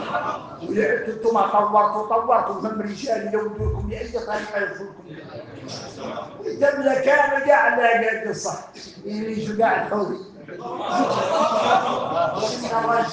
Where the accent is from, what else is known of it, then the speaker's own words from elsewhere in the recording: Mauritania; احنا موريتاني